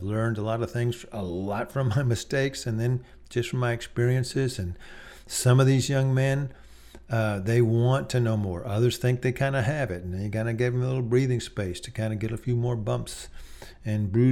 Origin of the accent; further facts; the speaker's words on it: Austin, Texas, United States; I was born and raised in Austin, Texas. Hook 'em horns, go Longhorns, all that.